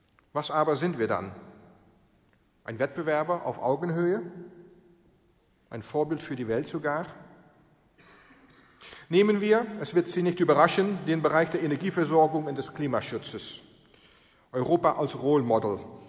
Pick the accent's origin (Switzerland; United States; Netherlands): Netherlands; now in Essen, Germany; Ich muss Ihnen sagen, dass gerade zur jetzigen Zeit es als Niederländer in Essen nicht schwierig ist, sich zu Hause zu fühlen, denn meine Landesleute kommen ja quasi schon busgeweise hier rüber